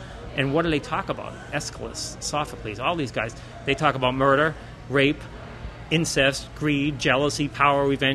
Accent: Boston, Massachusetts, United States; Didn't really want to go to New York, mostly because I was from Boston.

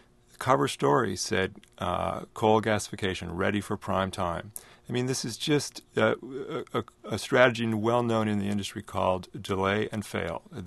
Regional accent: California, United States; I want to say I grew up in Silicon Valley, and I am a big believer in technology as a tool to solve social problems

